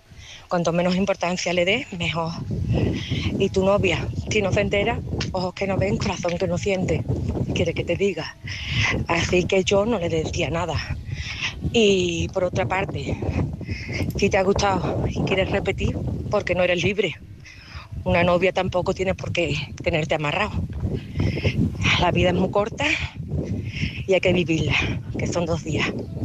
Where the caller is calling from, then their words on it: Seville, Andalusia, Spain; de Sevilla.